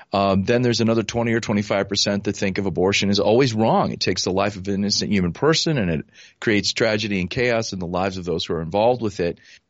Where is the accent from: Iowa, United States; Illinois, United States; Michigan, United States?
Illinois, United States; other states, like my home state of Illinois, just moving as aggressively as they can to expand abortion.